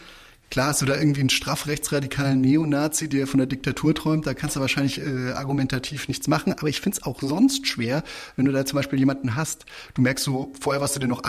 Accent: West Germany, Germany; meine Aufgabe als Wessi, dir zu erklären, warum das so ist, als Besserwisser-Wessi.

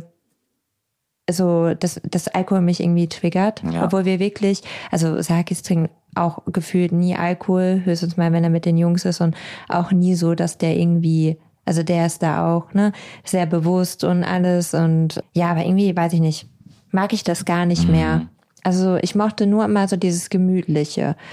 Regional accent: Lower Saxony, Germany; früher bei uns in Ostfriesland

